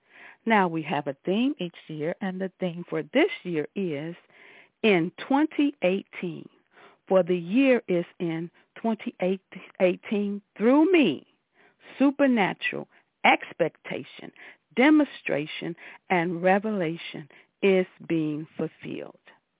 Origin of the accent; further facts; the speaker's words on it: Chicago, Illinois, United States; from Chicago